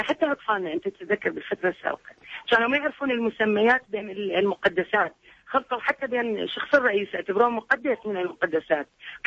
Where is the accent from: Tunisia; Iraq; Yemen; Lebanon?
Iraq; accent: Iraqi; قبل فترة إحنا باب أحد المولات قاعدين نحكي بلهجتنا العراقية